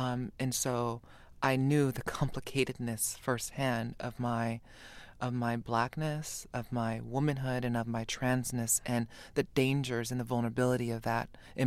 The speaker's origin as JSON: {"language": "English", "region": "Hawaii", "country": "United States", "tie": "born or raised there", "said": "I, you know, growing up in Hawaii, trans people were a part of my everyday."}